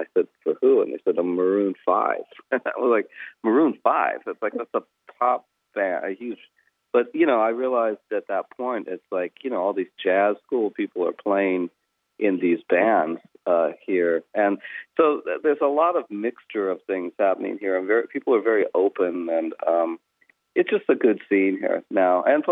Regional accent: Ventura, California, United States; Well, I grew up in California. I grew up just north of LA in a place called Ventura, which is about an hour north.

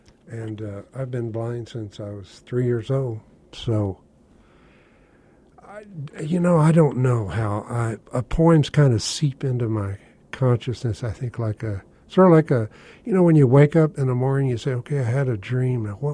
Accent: Houston, Texas, United States; also born or lived in Austin / Los Angeles; Well, I've been born in Texas. I'm a Texan, born and bred in Houston. Went to school in Austin, to UT, University of Austin, and came out here.

